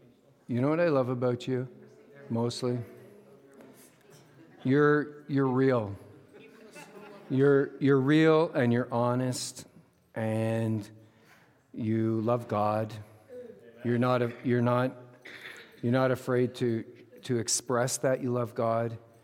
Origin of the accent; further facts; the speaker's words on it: Montreal, Quebec, Canada; also born or lived in Toronto; now in North Bay, Canada; I am not a Southerner anymore. I'm a North Bay guy. I come from Montreal, and we lived in Toronto and everything. But I'm a Northern guy.